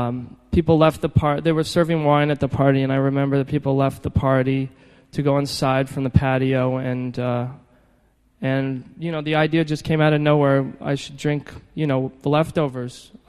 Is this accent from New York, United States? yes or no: yes; New York City, New York, United States; I grew up on the Upper East Side, not far from here.